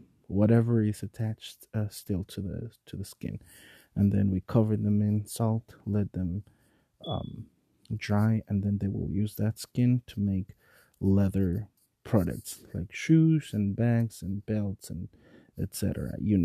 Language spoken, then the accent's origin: English; Mexico City, Mexico; English is a second language; moved away as an adult; now in United States; So a little story about myself is I am from Mexico City. I moved to the US when I was about 21.